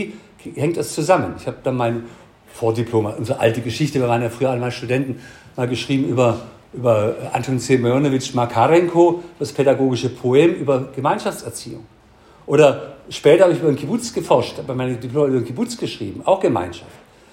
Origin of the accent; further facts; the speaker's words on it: Baden-Württemberg, Germany; Ich bin Hegelianer, als Schwabe geht es auch gar nicht anders.